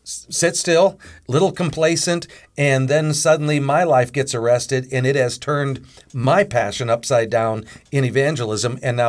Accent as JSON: {"language": "English", "town": "Middlebury", "region": "Indiana", "country": "United States", "tie": "born or raised there", "said": "he's actually from Middlebury, Indiana, originally, my hometown."}